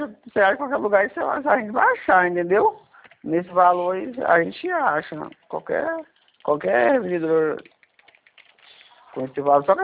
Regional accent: Bahia, Brazil

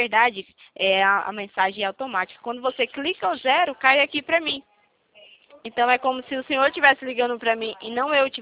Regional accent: Itatiba, São Paulo, Brazil; Eu sou de Itatiba, São Paulo.

